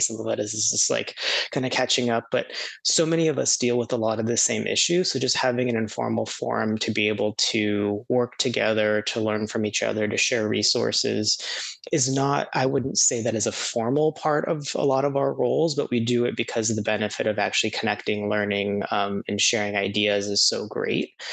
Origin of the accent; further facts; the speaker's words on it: United States; I'm American, so I still don't really understand hockey